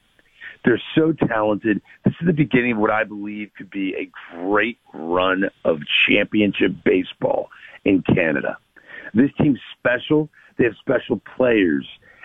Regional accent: St. Louis, Missouri, United States; I'm from St. Louis, born and raised there.

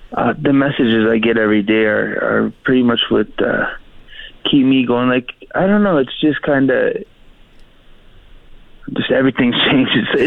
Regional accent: Edmonton, Alberta, Canada; now in Fort McMurray, Canada; No, originally I'm from Edmonton, but I've been up in Fort Mac since 2008. So I've been here for quite some time.

